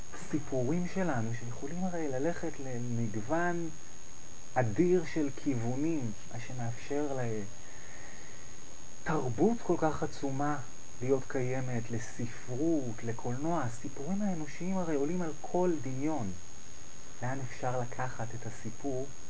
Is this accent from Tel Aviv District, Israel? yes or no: yes; Holon, Tel Aviv District, Israel; גדלתי בחולון, הייתי בצבא.